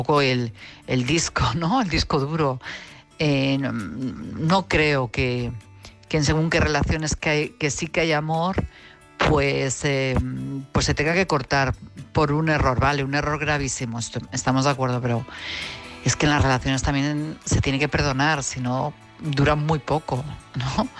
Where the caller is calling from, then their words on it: Madrid, Community of Madrid, Spain; de Madrid.